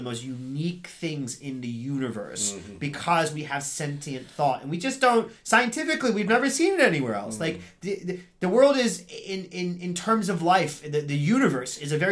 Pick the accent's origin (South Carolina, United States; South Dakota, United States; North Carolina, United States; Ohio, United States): Ohio, United States; Cincinnati; I'm from Cincinnati, I'm NASCAR, mate.